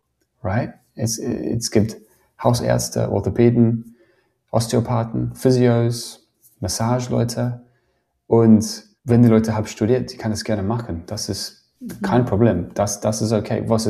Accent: New Zealand; German is a second language; moved away as an adult; now in Germany; weil ich war aus Neuseeland.

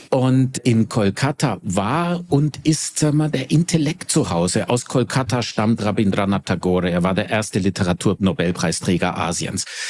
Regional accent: Germany; Ja, es ist eine klassische Frage, Einsteigerfrage in Indien ist ja, where are you from? I'm from Germany. Ah, you are from Germany.

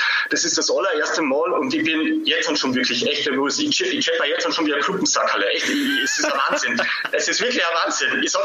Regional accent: Hermagor, Carinthia, Austria; now in Graz, Austria; Ich bin ursprünglich aus Hermagor, bin aber schon seit langer Zeit in Graz

